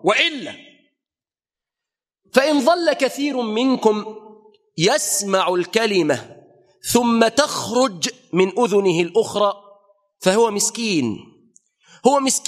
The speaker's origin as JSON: {"language": "Arabic", "country": "Egypt", "said": "اللهم احفظ بلادنا مصر بالإسلام"}